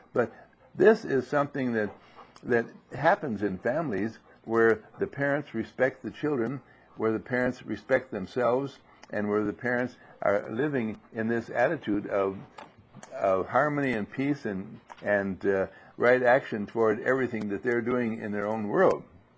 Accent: Wauwatosa, Wisconsin, United States; well, I'm from Wauwatosa.

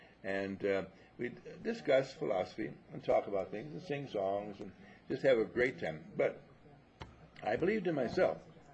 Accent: Wisconsin, United States; This was in California farming, and I was raised in Wisconsin farming, quite different.

